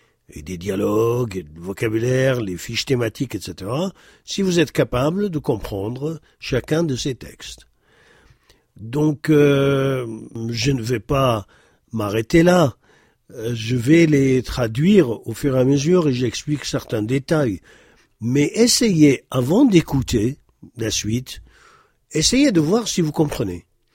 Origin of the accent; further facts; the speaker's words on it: Lille, Hauts-de-France, France; born there; Donc, je suis française d'origine arabe. Wulitu fi Lil. Donc, je suis né à Lille. Wa ana min al-jil thalith lil-hijra.